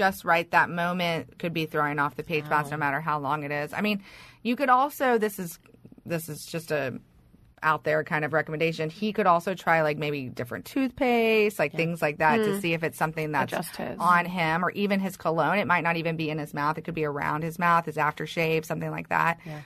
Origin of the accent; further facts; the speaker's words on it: Texas, United States; I'm from Texas and I was in private practice there for 5 years.